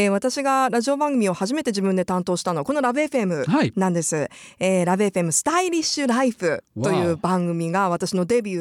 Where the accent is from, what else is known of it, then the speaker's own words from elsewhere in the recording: Kanto, Japan; now in Fukuoka, Japan; でもまさに私関東から来てるの で、